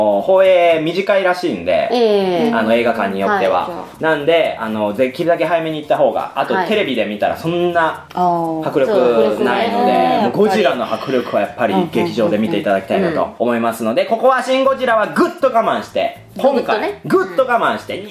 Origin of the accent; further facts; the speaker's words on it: Tokushima, Japan; 私徳島出身ですけどほぼ海行ったことないし